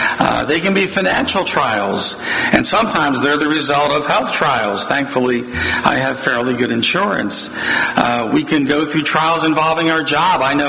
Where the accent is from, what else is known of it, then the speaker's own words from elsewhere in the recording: Philadelphia, Pennsylvania, United States; You know, the neighborhood I grew up in Tacony, my great nephew bought my parents' house after they passed